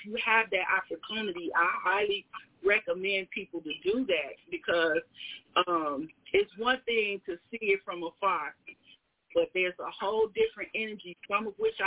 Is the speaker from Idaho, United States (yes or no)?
no; Chicago, Illinois, United States; I'm from Chicago. I'm from Inglewood, in fact.